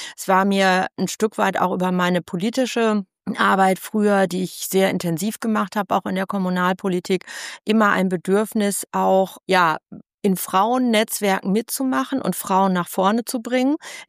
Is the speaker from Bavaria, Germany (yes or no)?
no; North Rhine-Westphalia, Germany; Ich komme aus Ostwestfalen.